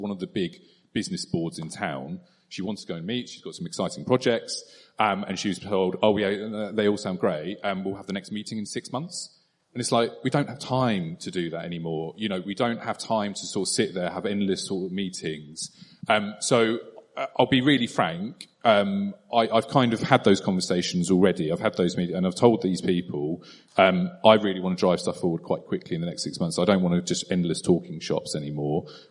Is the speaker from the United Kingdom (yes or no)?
yes; East of England, United Kingdom; growing up in Suffolk, I absolutely love it